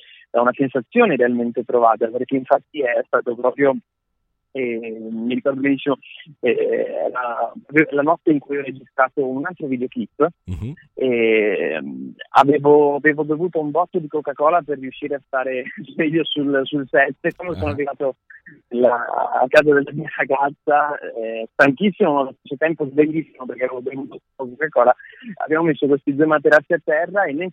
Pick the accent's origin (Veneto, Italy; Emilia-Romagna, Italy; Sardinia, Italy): Veneto, Italy; Treviso; perché comunque sono di Treviso e quindi soprattutto nella zona